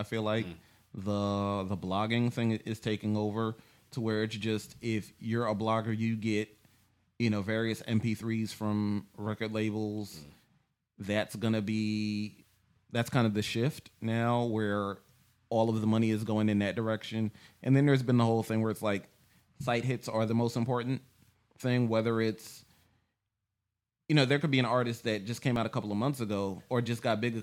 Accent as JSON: {"language": "English", "region": "New York", "country": "United States", "said": "I don't know if people could tell I'm from New York just looking at me. Like, I don't carry myself like I'm from New York. It's just where I'm from."}